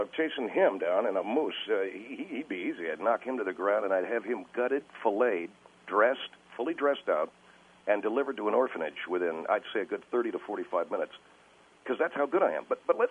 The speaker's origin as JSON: {"language": "English", "region": "Idaho", "country": "United States", "also_born_or_lived": "Alaska", "said": "I was typical for the women in my area, where I'm from, Alaska and Idaho. I'm originally from Idaho"}